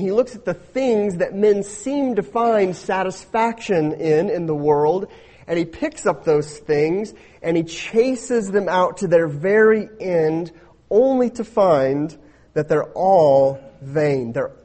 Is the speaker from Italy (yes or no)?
no; United States; We as American people have much time for leisure, much time for frivolity.